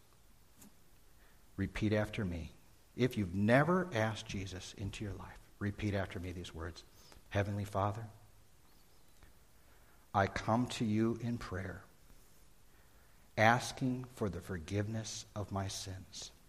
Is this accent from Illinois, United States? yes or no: yes; Chicago, Illinois, United States; That's where I grew up. I grew up in Chicago.